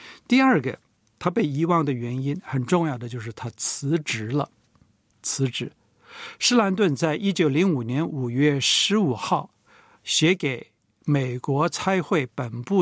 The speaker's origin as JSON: {"language": "Chinese", "region": "Seoul", "country": "South Korea", "tie": "born or raised there", "said": "汉城市首尔市的真洞我个人很熟悉，因为我是在那一区长大，读小学的时候呢每天都是要经过那里去读书。"}